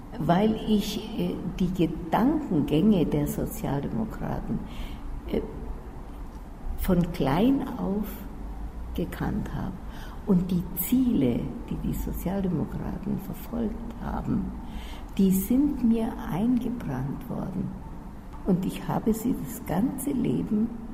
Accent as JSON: {"language": "German", "town": "Schreckenstein", "region": "Ústí nad Labem Region", "country": "Czechia", "tie": "born or raised there", "moved": "yes", "said": "Einerseits mit viel Wehmut, andererseits gerne, weil ich ja meine alte Heimat geliebt habe und sie gerne wiedergesehen habe."}